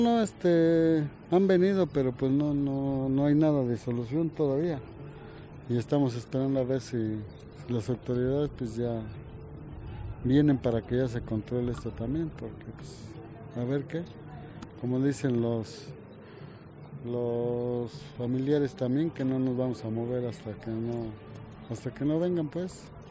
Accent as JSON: {"language": "Spanish", "region": "State of Mexico", "country": "Mexico", "said": "Yo soy del Estado de México"}